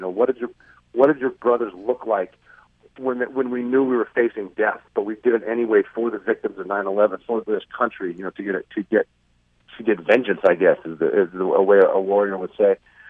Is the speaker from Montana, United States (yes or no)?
yes; Butte, Montana, United States; it's from where I grew up in Butte, Montana, as a guy who didn't even know how to swim, who joined the Navy to become a SEAL